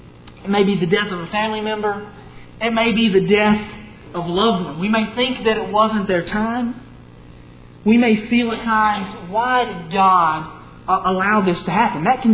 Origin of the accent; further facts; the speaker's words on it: Bradley, Arkansas, United States; I'm from Bradley. Bradley, Arkansas, it's a town of about 600 people.